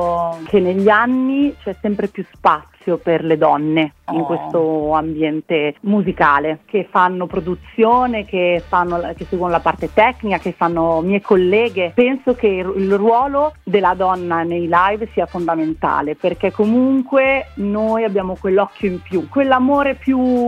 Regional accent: Bologna, Emilia-Romagna, Italy; now in Milan, Italy; Io sono di Bologna, vivo a Milano

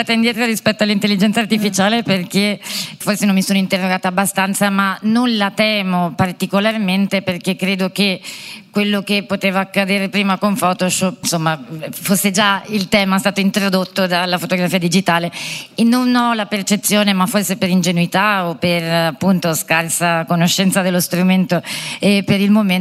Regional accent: Verona, Veneto, Italy; nel centro storico di Verona, che è la mia città d'origine, che è una città conosciuta per essere particolarmente conservatrice, con una mentalità piuttosto di destra, con una fortissima presenza del mondo cattolico

